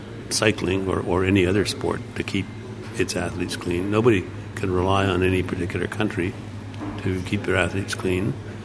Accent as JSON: {"language": "English", "country": "Canada", "said": "I'm from Canada. I was the first president of WADA."}